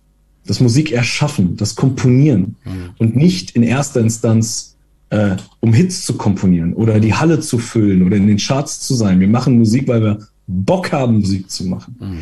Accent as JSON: {"language": "German", "country": "Italy", "said": "Ich versuche mich als Italiener kurz zu halten."}